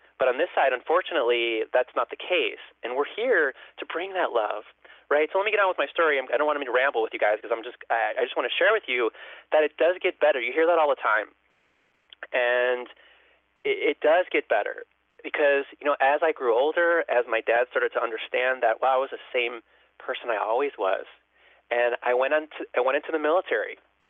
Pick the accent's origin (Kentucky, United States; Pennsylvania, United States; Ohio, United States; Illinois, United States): Illinois, United States; Chicago; This is like on some side street in Chicago. I grew up in Chicago.